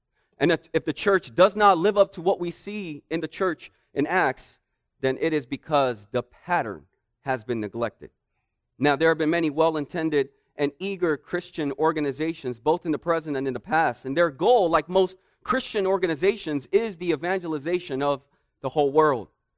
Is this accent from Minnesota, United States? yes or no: no; California, United States; But I grew up in the Bay during their years of not only a championship drought